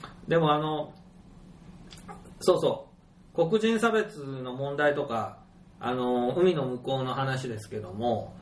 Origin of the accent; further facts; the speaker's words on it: Kansai, Japan; そうするとね、これ悔しいけれども、僕たち関西人って実は